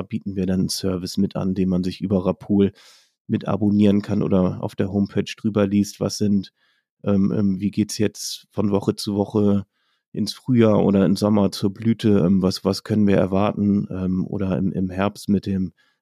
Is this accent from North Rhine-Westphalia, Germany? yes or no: no; Kiel, Schleswig-Holstein, Germany; ich habe in Kiel mein Agrarstudium gemacht, im Bachelor und Master, bin auch geborener Kieler, also ja, doch ein typisches Nordlicht, würde ich mal sagen.